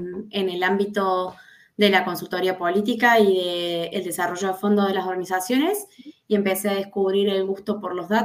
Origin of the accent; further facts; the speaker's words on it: Córdoba, Argentina; now in Spain; Vengo de una ciudad de Córdoba, Argentina